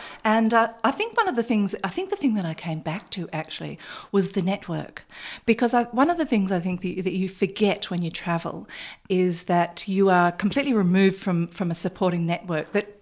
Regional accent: Mount Eliza, Victoria, Australia; You know, I had had a beautiful childhood here on the Mornington Peninsula growing up around Mount Eliza

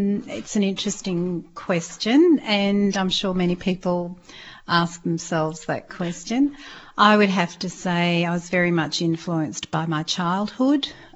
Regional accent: Melbourne, Victoria, Australia; I grew up predominantly in Melbourne, in the city, but spent many weekends and holidays on the Mornington Peninsula

